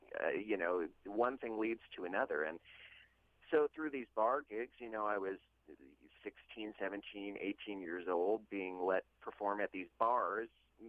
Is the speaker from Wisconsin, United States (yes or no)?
yes; Racine, Wisconsin, United States; And it was just a really great time to be growing up in Racine, Wisconsin, I think.